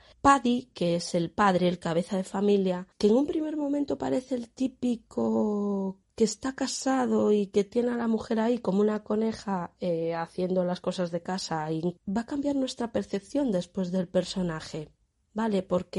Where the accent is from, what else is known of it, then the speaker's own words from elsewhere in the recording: Galicia, Spain; los irlandeses deben de ser algo así como somos los gallegos, de colonizar el mundo